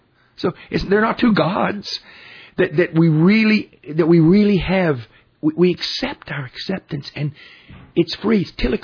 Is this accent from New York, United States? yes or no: no; Texas, United States; I'm from Texas.